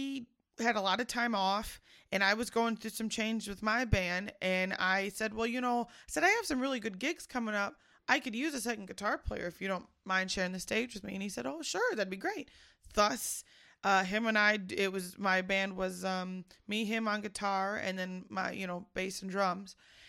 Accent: Waukegan, Illinois, United States; I'm from Lake County, out in Waukegan specifically.

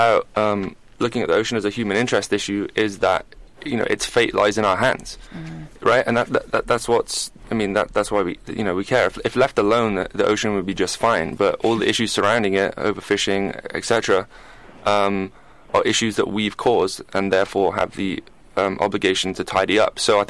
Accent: England, United Kingdom; moved away; I'm from England, but I've been here long enough

